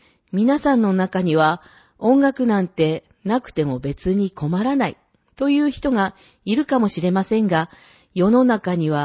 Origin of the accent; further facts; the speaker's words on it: Sapporo, Hokkaido, Japan; moved away as an adult; now in Kuriyama, Japan; 栗山町とご縁があり、札幌から移住しました。札幌から一度も出たことがない私にとって、栗山町での暮らしはとても新鮮で